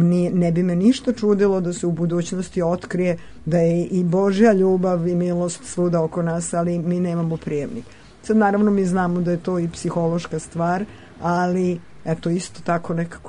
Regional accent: Bela Crkva, Vojvodina, Serbia; ja sam odrasla u Beloj crkvi u Banatu

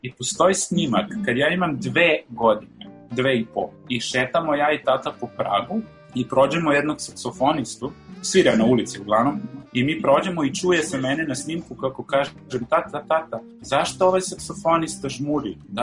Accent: Sarajevo, Federation of Bosnia and Herzegovina, Bosnia & Herzegovina; jesam iz Balkana i deo svog detinjstva sam proveo isto u Sarajevu, u Bosni

